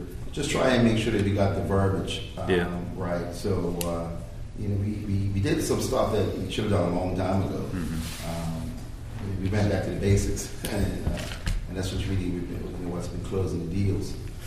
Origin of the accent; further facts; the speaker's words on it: Bermuda; I'm from Bermuda, as you may be aware, if you're not, then it's there. It's a very small country, a very wealthy country.